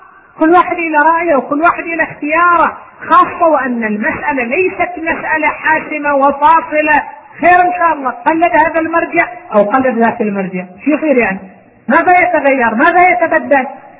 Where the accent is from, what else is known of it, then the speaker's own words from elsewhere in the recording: Qatif, Eastern Province, Saudi Arabia; يعني من الكوفة مو من عائلة … عندنا في القطيف